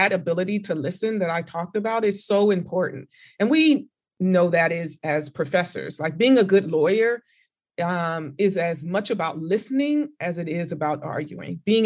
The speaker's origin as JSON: {"language": "English", "region": "California", "country": "United States", "said": "I'm from California, you're from Miami."}